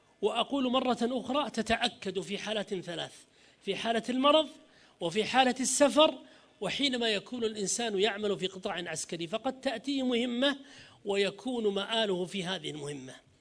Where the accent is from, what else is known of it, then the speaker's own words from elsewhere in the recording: Saudi Arabia; في بلدنا المملكة العربية السعودية